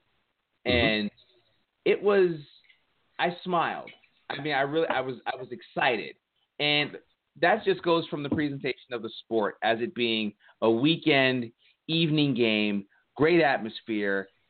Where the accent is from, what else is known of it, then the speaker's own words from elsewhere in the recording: United States; And as an American and as a soccer fan, to see that type of spectacle, that stadium was packed.